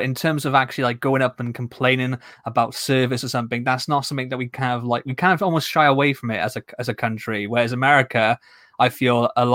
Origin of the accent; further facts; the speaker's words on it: United Kingdom; Plus, of course, as I mentioned before, we're British and we love a good grumble.